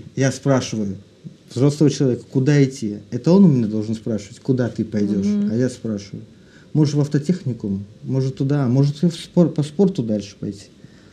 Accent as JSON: {"language": "Russian", "town": "Bobruisk", "region": "Mogilev Region", "country": "Belarus", "tie": "born there", "said": "Родился я в Беларуси, город Бобруйск."}